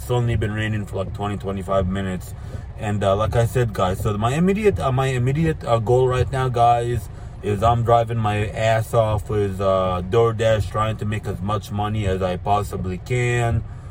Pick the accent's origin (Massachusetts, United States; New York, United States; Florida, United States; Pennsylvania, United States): Florida, United States; now in Asheville, United States; You know, I'm from Florida. I'm not used to this mountain life. So I guess here in Asheville, because it's 2,200 feet up in the mountains